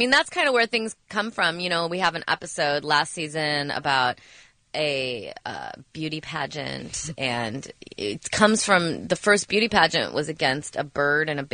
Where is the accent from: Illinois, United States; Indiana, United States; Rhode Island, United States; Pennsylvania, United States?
Illinois, United States; Rockford; But I'm also from Rockford, Illinois, so I don't know where that bloomed.